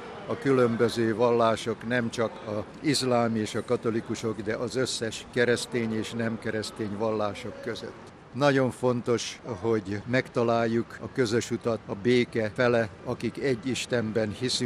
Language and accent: Hungarian; Hungary; moved away as an adult; now in United States; Én magyar vagyok, de az Egyesült Államokban dolgozom, mint pap már 1951 óta.